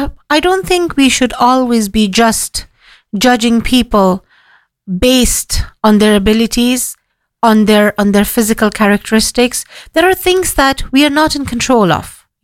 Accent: Afghanistan; You know, I come from a background, I come from Afghanistan.

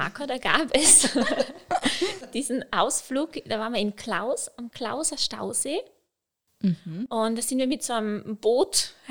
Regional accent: Graz, Styria, Austria; wo ich in meiner Heimatstadt in Graz in der Seifenfabrik

